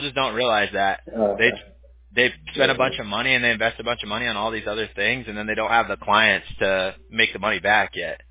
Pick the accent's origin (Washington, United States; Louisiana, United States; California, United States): California, United States; Huntington Beach; now in Costa Mesa, United States; I stay over in Costa Mesa now. I grew up in Huntington, but I see her all the time.